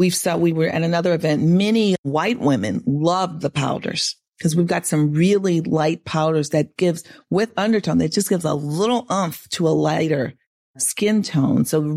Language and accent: English; New Orleans, Louisiana, United States; And well, growing up in New Orleans too, it's like, you know, the ability to keep your hair into any kind of anything was like hopeless.